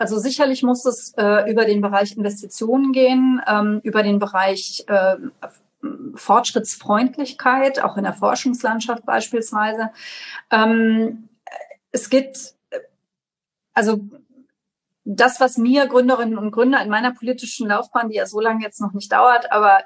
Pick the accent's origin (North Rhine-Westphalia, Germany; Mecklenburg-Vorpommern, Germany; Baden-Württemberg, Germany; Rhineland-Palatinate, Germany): Rhineland-Palatinate, Germany; Trier; hier in meiner Heimatstadt Trier